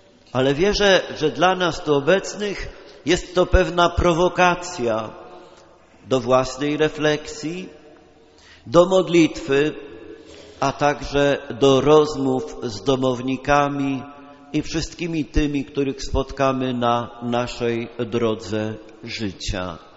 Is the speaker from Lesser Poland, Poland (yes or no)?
no; Silesian Voivodeship, Poland; Nigdy się nie wstydziłem, że pochodzę ze Śląska i nie czuję żadnych kompleksów tam we Wrocławiu, to także zresztą Śląsk.